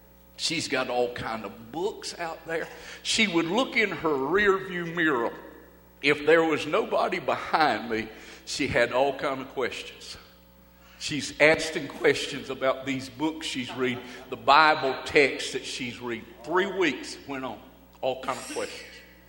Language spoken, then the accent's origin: English; Athens, Georgia, United States; I said, I'm from Athens, Georgia.